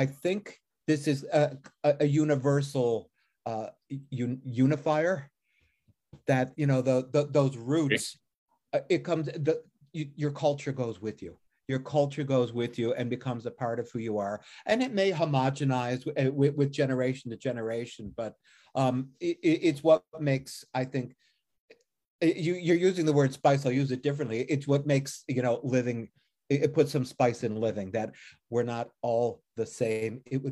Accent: Buffalo, New York, United States; I grew up in Buffalo, New York, in basically a Sicilian family. Grandma was from Sicily, but it's the food.

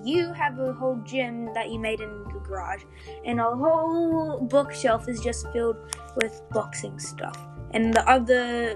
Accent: Australia; Like hearing kookaburras since we're Aussie.

